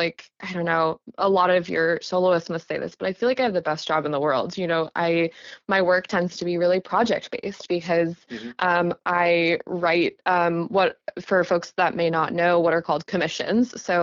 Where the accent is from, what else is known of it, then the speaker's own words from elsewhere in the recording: Connecticut, United States; now in Ann Arbor, United States; I grew up in Connecticut. I went to my undergrad at the Hart School in Connecticut.